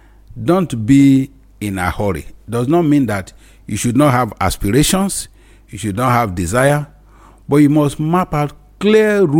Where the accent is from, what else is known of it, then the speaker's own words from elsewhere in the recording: Nigeria; Growing up in Nigeria, moral instruction was basic study in every family.